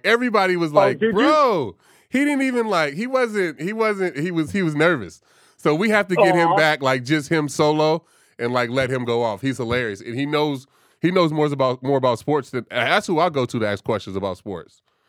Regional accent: California, United States; "Bro, I'm from California."

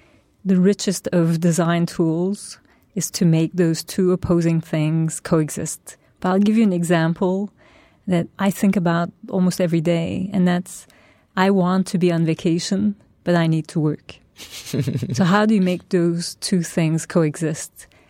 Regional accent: Turkey; now in New York, United States; if I am from Turkey and now I live in New York, maybe my future should be the world.

